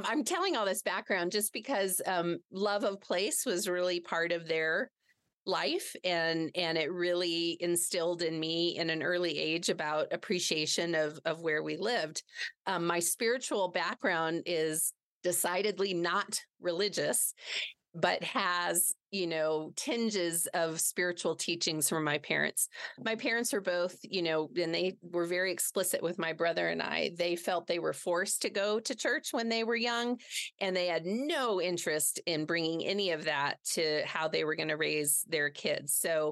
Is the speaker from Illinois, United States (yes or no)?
no; New Mexico, United States; So I mentioned, you know, I'm from here. I was born here in New Mexico.